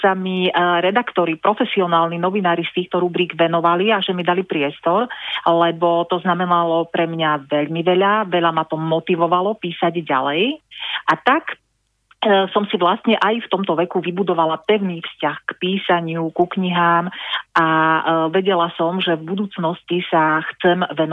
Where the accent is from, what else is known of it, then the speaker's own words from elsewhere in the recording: Topoľčany, Nitra Region, Slovakia; also born or lived in Trnava; keďže som vyrastala v Topolčanoch, neskôr v Trnave